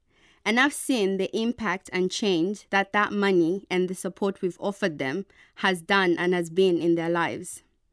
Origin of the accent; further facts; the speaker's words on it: Zambia; now in United Kingdom; I was born and raised in Zambia. I currently live in the UK.